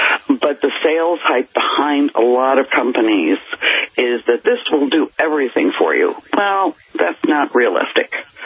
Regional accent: New York, United States; moved away as an adult; I'm originally from New York. I moved west and finished my doctorate in natural medicine.

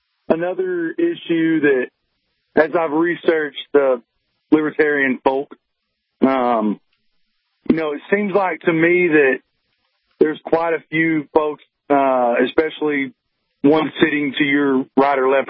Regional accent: the South, United States; Well, I'm from the South. Big words are, you know, they're hard.

